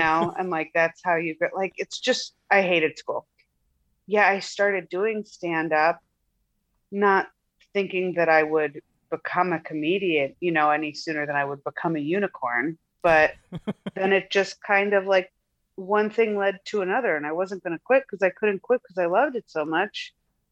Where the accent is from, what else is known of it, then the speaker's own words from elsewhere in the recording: Midwest, United States; accent: Midwestern; now in Los Angeles, United States; Midwestern didn't set me apart when I lived there. But then when I moved to LA, people would comment on my accent a lot